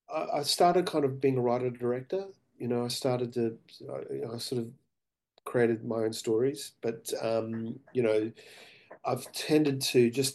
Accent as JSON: {"language": "English", "country": "Australia", "said": "I'm an Australian filmmaker. So by default, I tell Australian stories."}